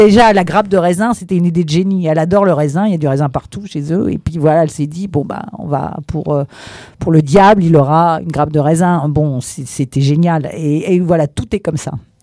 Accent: Paris, Île-de-France, France; dans Paris, parce que je suis parisienne et que j'adore la capitale.

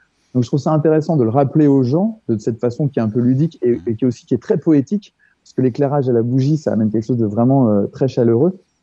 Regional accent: Cluny, Bourgogne-Franche-Comté, France; je suis parti de Cluny, donc en Bourgogne, d'où je viens. Hein, je suis clunisois au départ.

